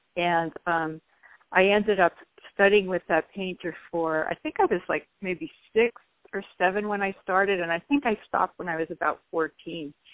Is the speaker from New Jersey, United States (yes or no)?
yes; New Jersey, United States; I grew up in New Jersey in a pretty blue-collar town.